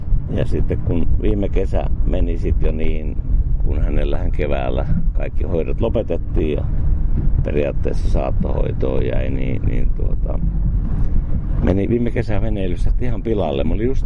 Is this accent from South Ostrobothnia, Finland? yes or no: yes; Alajärvi, South Ostrobothnia, Finland; born there; now in Helsinki, Finland; Alajärveltä.